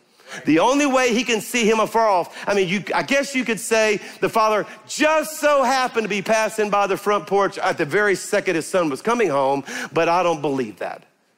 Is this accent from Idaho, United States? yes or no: no; Baton Rouge, Louisiana, United States; But he used to tell this story how in eighth grade, we're from Baton Rouge. He went to Baton Rouge High School.